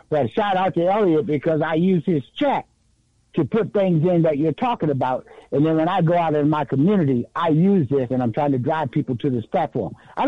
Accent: Yorktown, Virginia, United States; I'm from Yorktown, Virginia. I grew up with it. My family is 6-7 generations in with the same white folks that owned us.

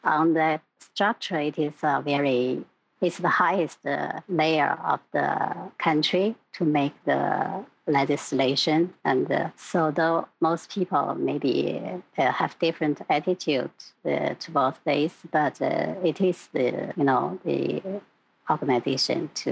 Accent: northern China, China; moved away; Yeah, because it's more than 20 years I've lived in the south. But still, you know, northern China is my hometown. I still enjoy snow and cold weather.

